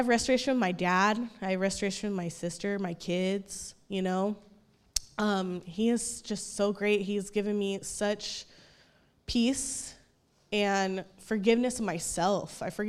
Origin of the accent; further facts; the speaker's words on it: Fresno, California, United States; I'm 33 years old. I'm from Fresno, California. I was adopted when I was 4. I was raised in church.